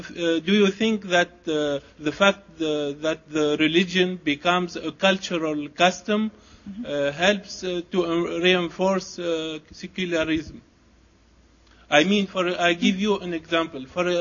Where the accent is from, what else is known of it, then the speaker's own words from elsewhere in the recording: Tunisia; English is a second language; I'm from Tunisia, but...